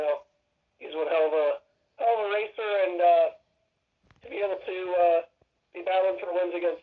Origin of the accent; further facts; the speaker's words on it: Washington, United States; I come from Washington State, where the racing isn't quite how it is out here.